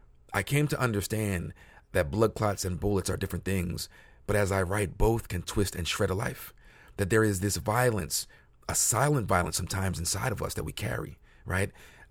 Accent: New Jersey, United States; But in an actual way, it started here in Philly. I'm from South Jersey, across the bridge.

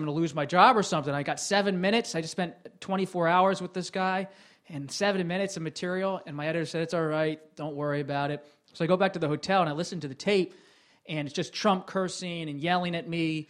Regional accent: Bucks County, Pennsylvania, United States; I grew up in Bucks County. I'm a suburban guy from Philly who loves reporting and history.

